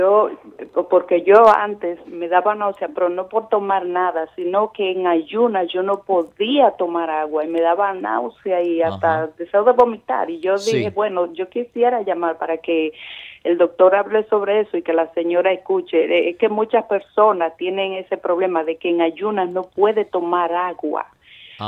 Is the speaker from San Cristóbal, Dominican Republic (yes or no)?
no; Bonao, Monseñor Nouel, Dominican Republic; born there; Mi papi es del sur, mi papi es de Baní, mi mami es de Río de San Baní. Juan, y se conocieron en la capital y yo nací en Bonao.